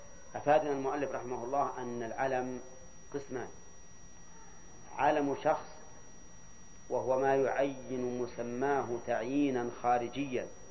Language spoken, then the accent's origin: Arabic; Al-Qassim, Saudi Arabia; عندنا في القصيم